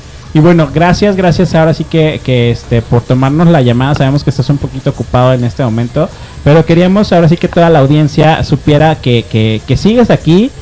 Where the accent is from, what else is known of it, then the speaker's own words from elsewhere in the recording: Jalisco, Mexico; Que se note que venimos de los Altos de Jalisco.